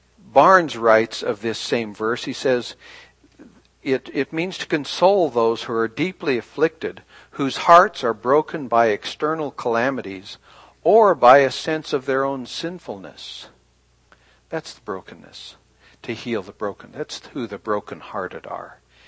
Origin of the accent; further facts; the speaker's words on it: United States; I'm pretty rich. I'm an American.